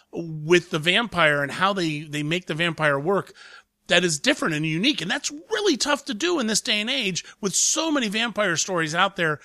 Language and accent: English; Ireland; I'm Irish and I swear all the time. So maybe it's a genetic thing.